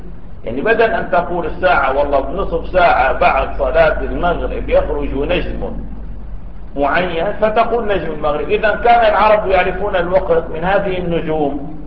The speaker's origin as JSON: {"language": "Arabic", "town": "Damascus", "region": "Damascus Governorate", "country": "Syria", "said": "ونظرنا إلى طلوع القمر في بلدنا دمشق مثلا"}